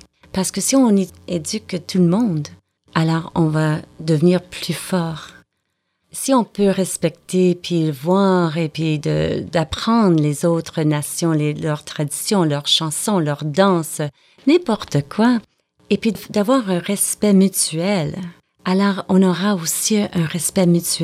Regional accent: Quebec, Canada; C'est comme dire, je suis québécoise et vous êtes française.

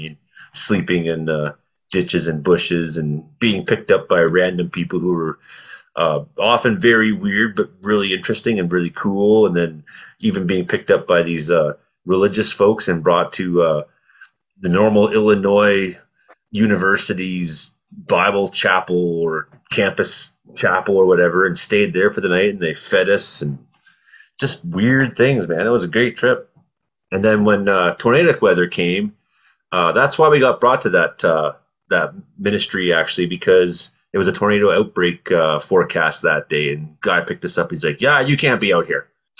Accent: Ontario, Canada; now in British Columbia, Canada; Where I grew up in Ontario, it's common, but in BC, you hardly ever see cheese curds.

